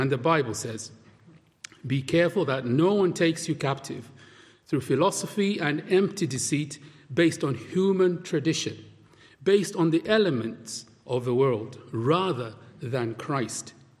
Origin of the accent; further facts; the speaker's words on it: Zambia; Now, I grew up in Zambia